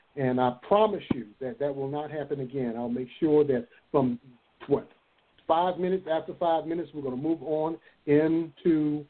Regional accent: Princeton, West Virginia, United States; that I grew up in Princeton, West Virginia

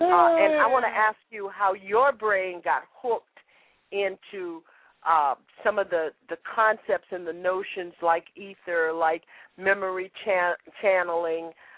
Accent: Florida, United States; And all I could think about was growing up in Florida, sometimes the heat would be rising from the pavement on the street.

